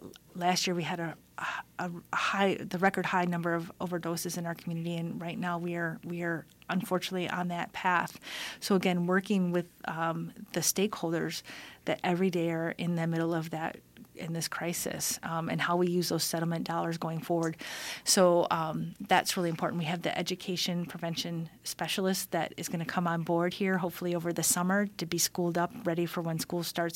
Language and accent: English; Wisconsin, United States; So I said, well, you know, here I'm from Wisconsin and we get 70% of the funds.